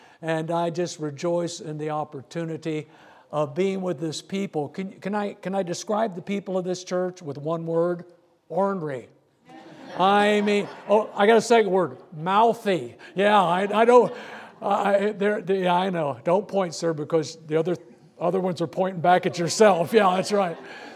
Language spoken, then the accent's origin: English; Muncie, Indiana, United States; now in South Carolina, United States; I grew up around Muncie, Indiana. Hoosier Hick, homebred folks. I know how to communicate to you people.